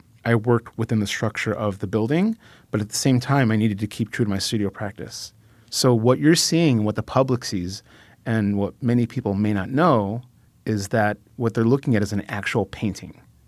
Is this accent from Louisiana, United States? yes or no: no; Chicago, Illinois, United States; You know, I'm from Chicago.